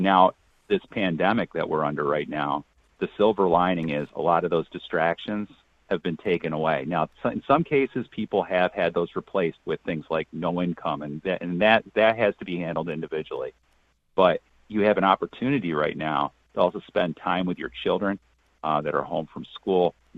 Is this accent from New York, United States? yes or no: yes; Brockport, New York, United States; That's my hometown. That's my hometown.